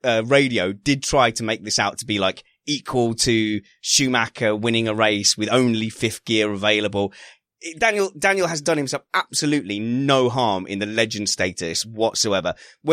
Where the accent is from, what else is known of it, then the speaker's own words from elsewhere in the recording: United Kingdom; as a Lewis Hamilton fan, as a British Formula One fan